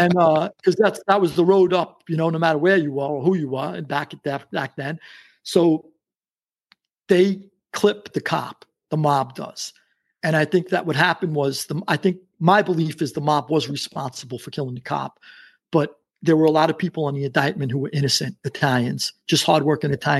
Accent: New York, United States; You know, I grew up in New York. My grandparents got right off the boat and ended up in New York. That's where I came from.

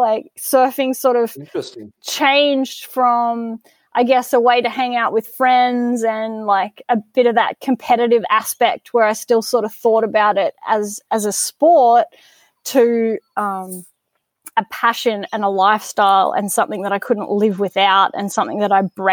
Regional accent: Newcastle, New South Wales, Australia; moved away as an adult; I was born in Newcastle, Australia. Raised there my whole childhood and through my teens, and when I finished school and got my driver's license and freedom to roam, I left there

